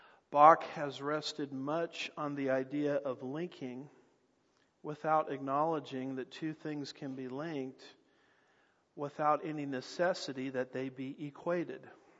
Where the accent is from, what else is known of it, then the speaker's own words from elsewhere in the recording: United States; I have two cars in my garage because I'm an American and we're supposed to have two cars, right?